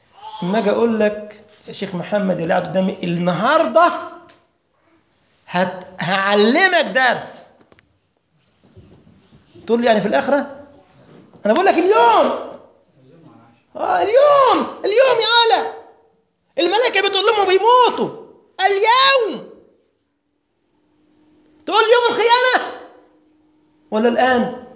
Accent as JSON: {"language": "Arabic", "country": "Egypt", "said": "والله اسمه عمرو خالد عندنا في مصر."}